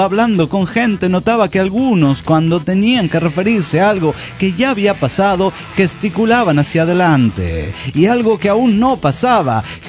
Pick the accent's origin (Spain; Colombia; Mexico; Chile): Chile; accent: Chilean; que es la única fan que tengo de mi acento chileno.